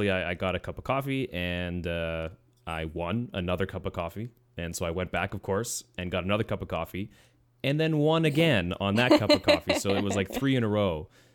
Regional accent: Saskatchewan, Canada; moved away; the town that I grew up in Saskatchewan, where we used well water.

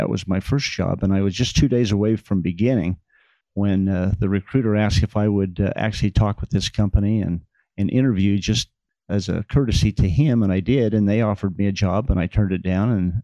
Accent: Aberdeen, Idaho, United States; I grew up outside of Blackfoot. I grew up in a small community close to Aberdeen. It was a small school.

